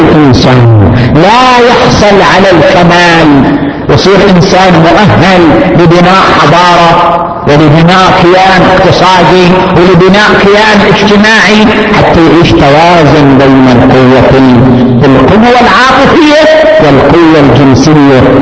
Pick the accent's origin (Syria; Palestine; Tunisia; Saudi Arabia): Saudi Arabia; هذا زواج المسيار موجود في عندنا في السعودية وموجود في المجتمعات الأخرى.